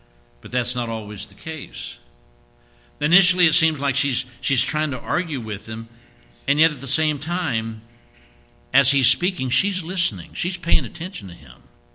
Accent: Indiana, United States; We were living down in Jacksonville, Florida area. And we're from Indiana, and I didn't want to come back to Indiana.

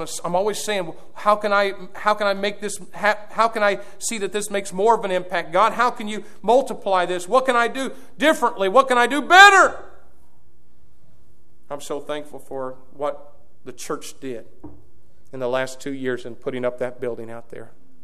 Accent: Indiana, United States; Nobody probably understands the burden that I carry for my home state of Indiana.

